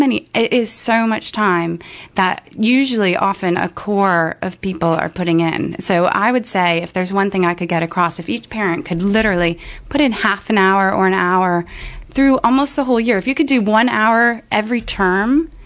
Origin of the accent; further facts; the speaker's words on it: United States; moved away; Know what the existing situation is like in the States. Growing up, As